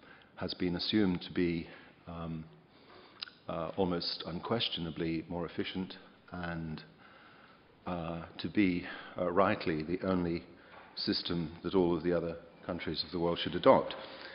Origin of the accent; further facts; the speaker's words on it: United Kingdom; now in Sydney, Australia; I'm from the University of Technology, Sydney. Originally, I hail from the UK